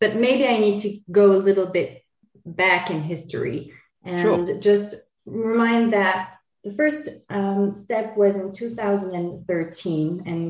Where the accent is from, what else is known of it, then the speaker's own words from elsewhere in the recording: France; also born or lived in United States; now in Luxembourg; I am born and bred in France, and actually a bit also in the United States. That's just for the anecdote. But I came in 2010 to Luxembourg, and I was able to become a Luxembourg national